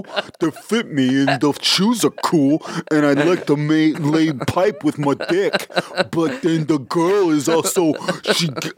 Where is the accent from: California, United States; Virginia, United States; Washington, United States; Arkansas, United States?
Virginia, United States; Alexandria; born there; Oh, I was born in Alexandria Hospital.